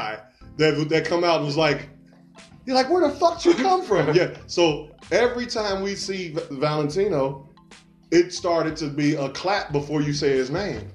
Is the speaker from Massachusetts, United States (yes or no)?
no; Xenia, Ohio, United States; Man, I'm from Xenia.